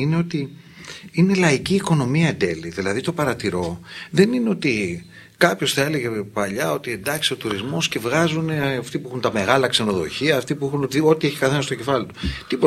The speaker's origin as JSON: {"language": "Greek", "town": "Corfu", "region": "Ionian Islands", "country": "Greece", "tie": "born or raised there", "said": "Το ξέρω από την Κέρκυρα, λέω για την πατρίδα μου"}